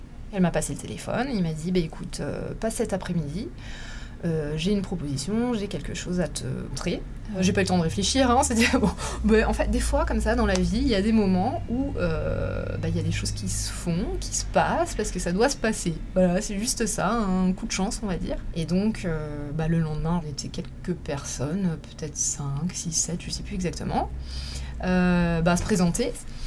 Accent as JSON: {"language": "French", "town": "Mulhouse", "region": "Grand Est", "country": "France", "tie": "born there", "said": "Je suis née à Mulhouse"}